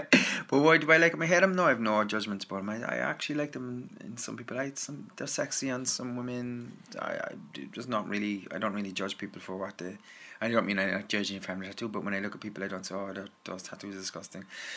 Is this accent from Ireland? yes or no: yes; Ireland; So as being an Irish person, it would be fairly good, I would say.